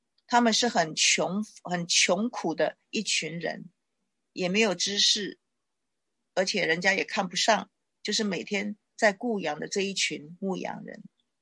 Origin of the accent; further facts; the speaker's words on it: China; 我们中国人最懂得什么叫皇帝了哈。我们中国人的这个文化本身呢，就是帝王的啊这种朝代的一个推进推演啊。